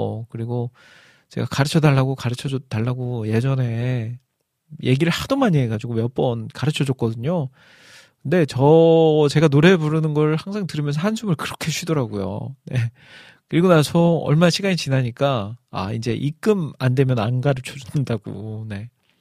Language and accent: Korean; South Korea; 아 이런 거 보면 참 부끄러워요. 한국 사람으로서 한국에 대해서 더 역사에 대해서도 막 공부하고 알아야 되는데